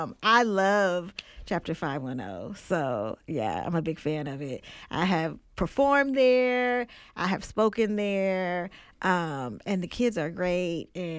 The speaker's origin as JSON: {"language": "English", "town": "Oakland", "region": "California", "country": "United States", "said": "I'm not gonna say anything because I'm from Oakland, so that's between."}